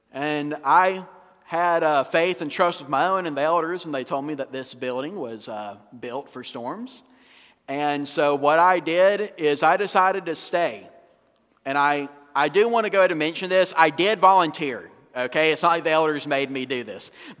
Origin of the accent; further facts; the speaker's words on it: Georgia, United States; now in Florida, United States; that I'm not from Florida, right? So I'm from up northwest Georgia, up in the mountains. And so I did leave my home state, and I left all my family who lives there and all my friends.